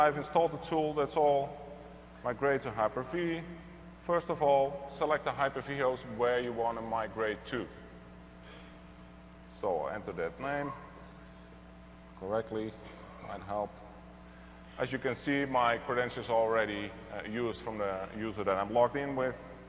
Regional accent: Netherlands; We're from the Dutch. From the Netherlands, we like free.

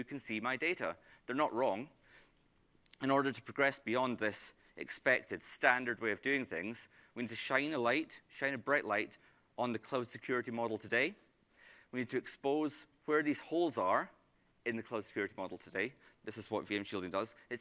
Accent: Scotland, United Kingdom; I'm Scottish, I can swear, it's fine.

